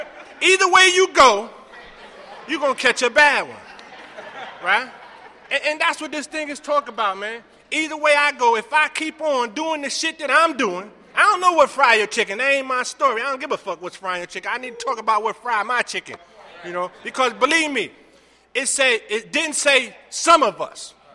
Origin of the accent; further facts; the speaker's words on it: Brooklyn, New York, United States; I'm from Bushwick, Bed-Stuy.